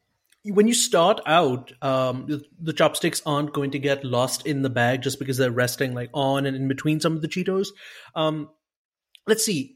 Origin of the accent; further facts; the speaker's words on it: India; Look, I'm Indian. Like, we eat a lot of food with our hands.